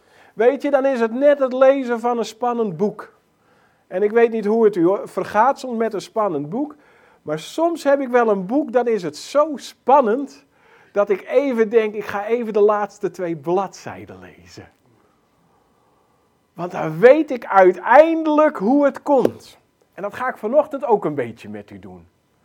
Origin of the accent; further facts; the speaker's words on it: Friesland, Netherlands; we hebben een geweldige zender bij ons in Friesland, Omroep Friesland.